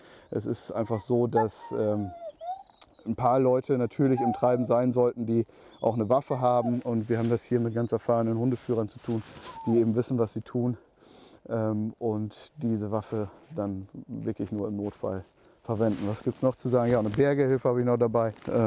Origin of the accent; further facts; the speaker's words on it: Lower Saxony, Germany; Also im Idealfall haben wir als gebürtiger Emsländer und patriotischer Niedersachsen natürlich Gummistiefel an.